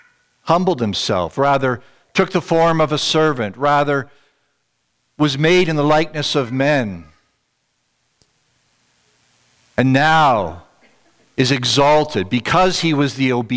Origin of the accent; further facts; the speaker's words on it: Ontario, Canada; now in British Columbia, Canada; I am one now who has lived most of my life in British Columbia, I was raised in Ontario